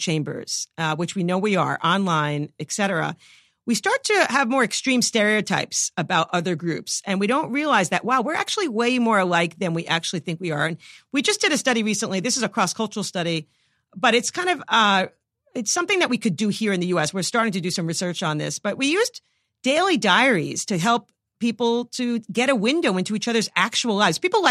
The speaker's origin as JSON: {"language": "English", "region": "New York", "country": "United States", "said": "And, you know, I'm a New Yorker. I'm flipping people off all the time."}